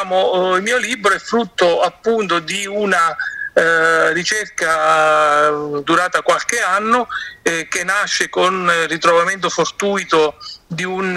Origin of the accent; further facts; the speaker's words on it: Basilicata, Italy; mi chiesi subito cosa ci facesse a Lago Negro, nella mia terra in Basilicata